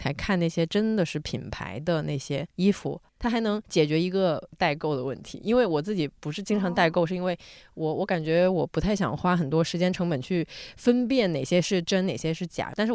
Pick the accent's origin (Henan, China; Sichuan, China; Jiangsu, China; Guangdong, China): Guangdong, China; Foshan; now in Beijing, China; 我在北京一个坐一趟地铁一个小时从我家去另外一个地方，这是在我老家已经可以从佛山直接坐到广州的